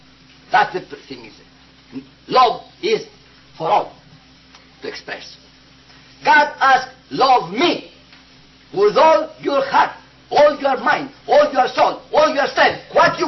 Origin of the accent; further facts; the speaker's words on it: Canada; I am from Canada. I am all over the world.